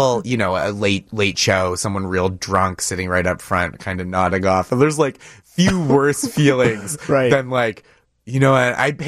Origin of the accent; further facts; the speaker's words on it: Boston, Massachusetts, United States; like I'm from Boston originally, and I'm such a hometown guy